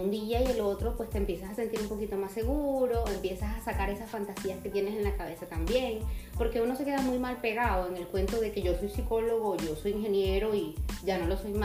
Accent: Venezuela; moved away; yo vengo de Venezuela

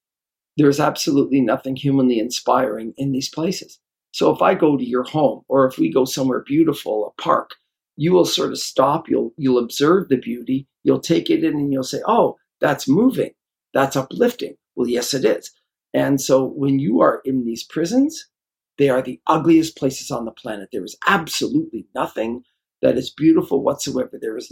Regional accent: Toronto, Ontario, Canada; I grew up in Toronto, Canada.

